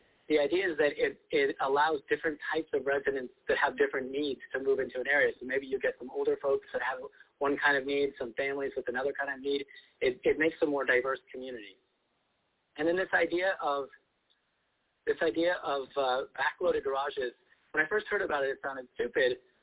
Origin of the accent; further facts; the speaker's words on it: United States; now in Spain; football, or what we call soccer here, is much more interesting than I had been led to believe when I was growing up in the United States.